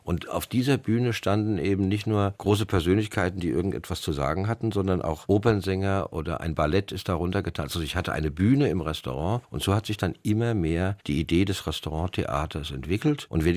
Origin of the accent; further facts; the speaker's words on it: Wiesbaden, Hesse, Germany; Ich bekam ein Angebot, in meine Heimatstadt zurückzukehren, in den Nassauer Hof.